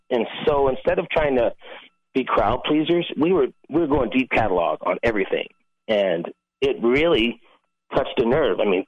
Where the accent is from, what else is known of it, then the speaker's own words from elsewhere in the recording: Waterloo, Iowa, United States; also born or lived in Chicago; I ended up in a foster home in the foster care system in Waterloo, Iowa. Mm. That's where I grew up and went to school. And, you know, I did wrestle growing up in Iowa.